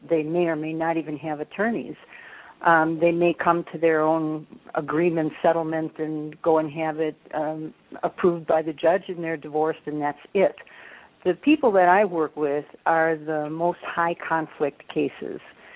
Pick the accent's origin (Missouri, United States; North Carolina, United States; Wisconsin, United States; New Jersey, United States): Wisconsin, United States; now in Illinois, United States; I am from Wisconsin, but I've been here in Illinois longer than I lived in Wisconsin.